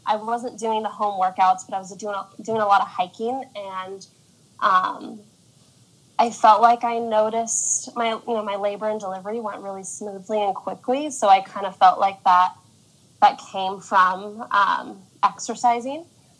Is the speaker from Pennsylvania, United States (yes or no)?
no; California, United States; I'm from Marin County, which is about 15 minutes north of San Francisco.